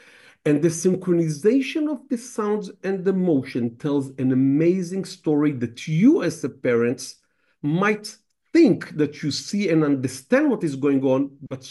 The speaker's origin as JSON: {"language": "English", "country": "Israel", "second_language": "English", "said": "I'm from Israel."}